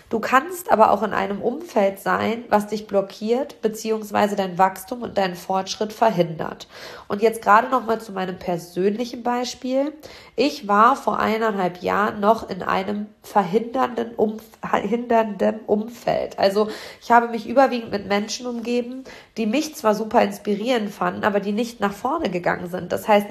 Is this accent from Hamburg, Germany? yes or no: no; Hamm, North Rhine-Westphalia, Germany; auf Schloss Oberwerries hier in meiner Heimatstadt Hamm.